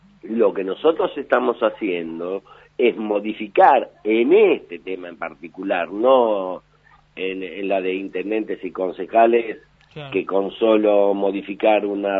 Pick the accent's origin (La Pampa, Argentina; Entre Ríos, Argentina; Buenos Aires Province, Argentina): Buenos Aires Province, Argentina; San Martín; No, yo soy de San Martín.